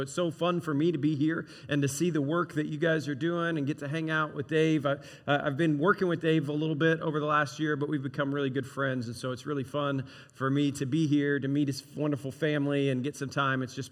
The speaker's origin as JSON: {"language": "English", "region": "the South", "country": "United States", "said": "I'm from the South."}